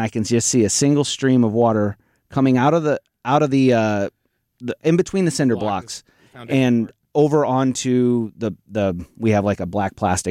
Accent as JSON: {"language": "English", "region": "Midwest", "country": "United States", "tie": "born or raised there", "said": "I mean, I grew up in the Midwest, tornadoes, all that other stuff."}